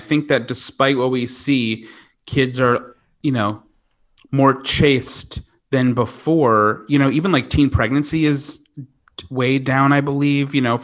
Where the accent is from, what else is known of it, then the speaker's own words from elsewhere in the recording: Smithtown, New York, United States; Directly in the center of Long Island.